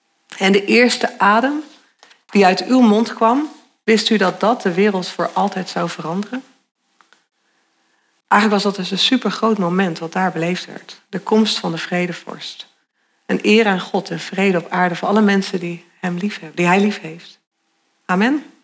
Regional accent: Randstad, Netherlands; now in Emmeloord, Netherlands; Nou, ik kom uit de Randstad.

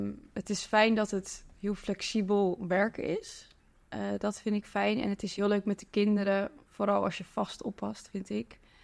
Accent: The Hague, South Holland, Netherlands; now in Amsterdam, Netherlands; Ik kom uit Den Haag en daar pas ik al veel op. En toen ging ik naar Amsterdam

